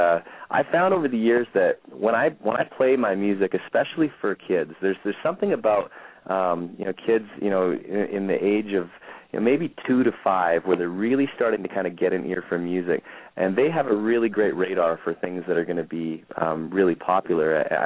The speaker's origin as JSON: {"language": "English", "region": "Alberta", "country": "Canada", "tie": "born there", "said": "to be able to be based in Canada and based where I was born in Alberta is really important to me."}